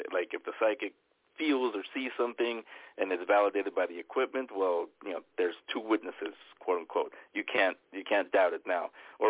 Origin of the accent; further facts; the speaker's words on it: San Francisco, California, United States; It was in my home that I grew up in San Francisco. I call it the Haunted Mansion because it was at the end.